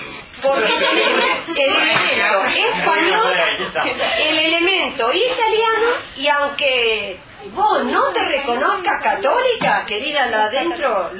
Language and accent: Spanish; Argentina; Después de Estados Unidos somos nosotros, los argentinos.